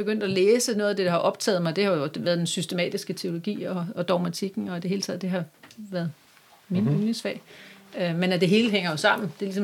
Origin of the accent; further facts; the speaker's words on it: Birkerød, Capital Region, Denmark; born there; also born or lived in Slagelse / Aalborg; Jeg er født i Birkerød, og døbte Birkerød Kirke